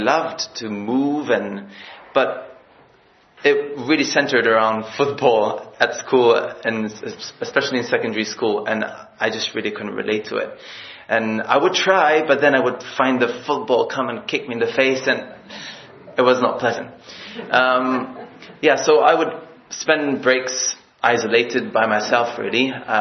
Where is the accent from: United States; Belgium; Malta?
Malta; also born or lived in France / London; I am 30 years old. … I come from Malta. I was raised in my home country. And I spent 3 years in France and 2.5 years in London.